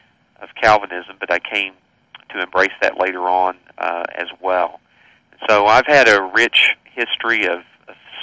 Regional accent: Tennessee, United States; born there; I grew up in a Christian home. I was born in East Tennessee, and during a time when it was a Southern Baptist church

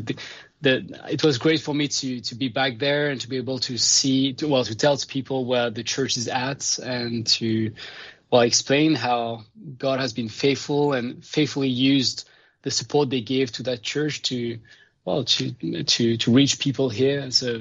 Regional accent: Lausanne, Vaud, Switzerland; also born or lived in France; I was born in France, but then raised in Switzerland, in Lausanne. And I grew up in a Christian home. So my dad was a pastor.

